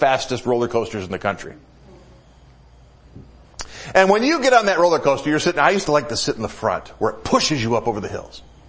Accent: Detroit, Michigan, United States; I grew up in the Metro Detroit area. I've been here more than half my life, but I grew up in the Metro Detroit area.

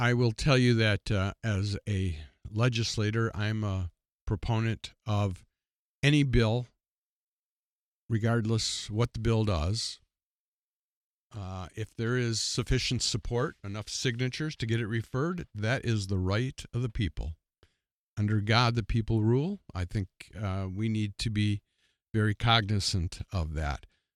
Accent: South Dakota, United States; It's their right as an American, as a South Dakotan.

